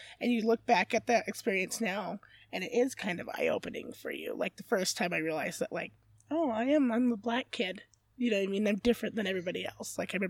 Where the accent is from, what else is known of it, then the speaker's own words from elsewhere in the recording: Utah, United States; also born or lived in New York; I was born in New York. But, I mean, I'm a Utah girl. I've been here for forever.